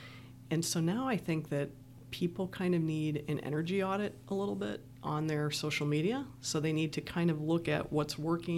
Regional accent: Louisville, Kentucky, United States; born there; also born or lived in Virginia Beach / Detroit / Milwaukee / Cincinnati; I grew up kind of as a Midwestern mutt, I would say. I was born in Louisville, Kentucky. I still say Louisville, but I don't have a strong Southern accent, thankfully.

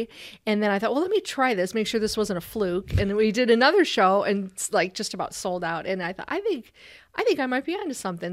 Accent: Chicago, Illinois, United States; now in Crown Point, United States; I'm originally from Chicago, the southeast side of Chicago, and we moved out to Crown Point, Indiana in 1988, bought an old farmhouse.

